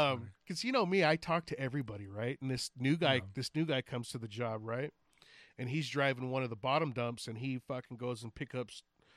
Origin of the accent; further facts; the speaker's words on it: California, United States; I'm from Cali. I'm a California Mexican.